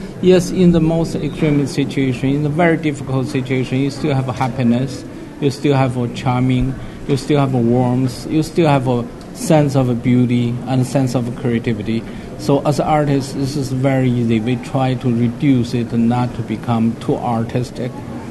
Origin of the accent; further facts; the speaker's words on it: China; English is a second language; I grew up in China, and my father was punished as intellectual and exiled.